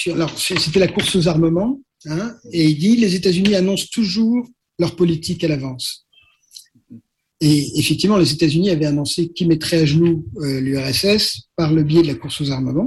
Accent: Corsica, France; Je pars chez moi en Corse vivre. Je vis 3 ans en Corse et puis dans mon village.

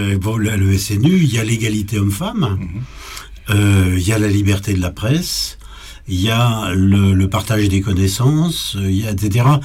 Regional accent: Rennes, Brittany, France; born there; l'hôpital où je suis né à Rennes a été bombardé et quasiment détruit.

